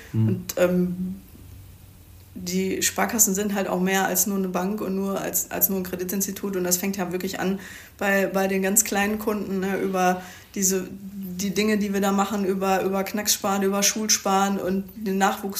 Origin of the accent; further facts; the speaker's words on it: Pöppinghausen, North Rhine-Westphalia, Germany; nee, ich bin in Pöppinghausen groß geworden.